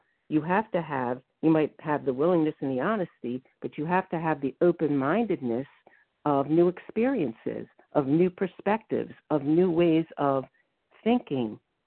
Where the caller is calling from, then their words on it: Maryland, United States; from Maryland